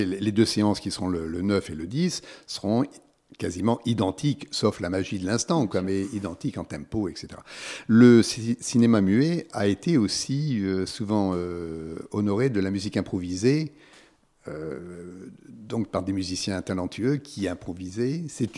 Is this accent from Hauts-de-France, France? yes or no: yes; Lille, Hauts-de-France, France; ma ville natale, Lille